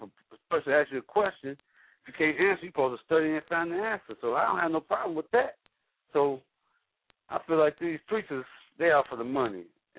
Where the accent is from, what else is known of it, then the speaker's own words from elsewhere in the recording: Chicago, Illinois, United States; But I'm from Chicago where he come on at 12 here